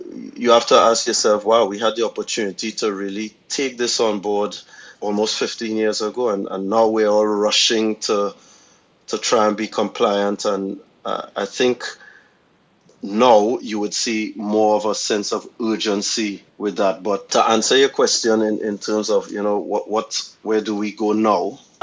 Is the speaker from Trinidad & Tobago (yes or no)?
yes; Trinidad & Tobago; Trinidad. Oh, sunny, yeah. Trinidad in the Caribbean.